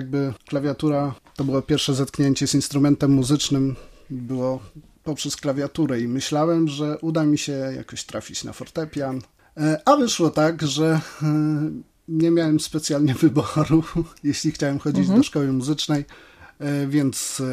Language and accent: Polish; Polski Konopat, Kuyavian-Pomeranian Voivodeship, Poland; also born or lived in Chełmno; Wychowałem się w powiecie świeckim. Najpierw mieszkałem w takiej PGR-owskiej wsi Polski Konopat. Niewielka wieś, ale bardzo miło wspominam tam dzieciństwo, bo to ogromna swoboda. Kiedy miałem 10 lat, przeprowadziliśmy się do Chełmna.